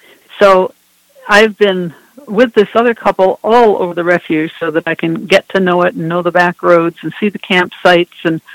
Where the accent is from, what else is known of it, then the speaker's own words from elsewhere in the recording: Mexico, New York, United States; Mexico, New York.